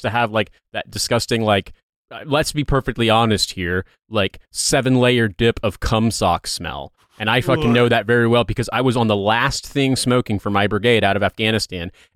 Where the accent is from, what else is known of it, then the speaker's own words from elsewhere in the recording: Midwest, United States; not in the pejorative sense of like how we grew up in the Midwest